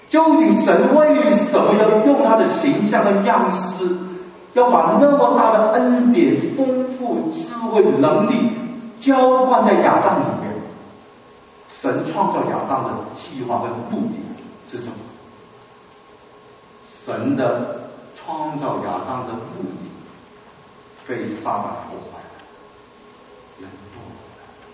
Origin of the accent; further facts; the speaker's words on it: China; 命名，我们中国人就最了解，因为我们中文的名字都有含义，对不对？啊，